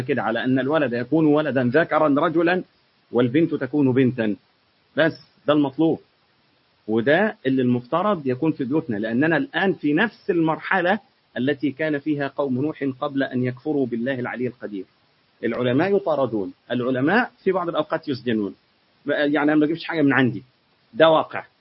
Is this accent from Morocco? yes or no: no; Egypt; يعني تخيل مثلا إن في ولي في بلد ساحلية عندنا في مصر